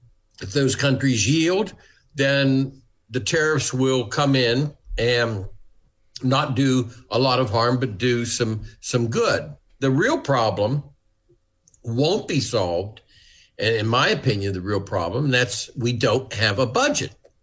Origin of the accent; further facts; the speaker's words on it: Ohio, United States; I'm from Ohio.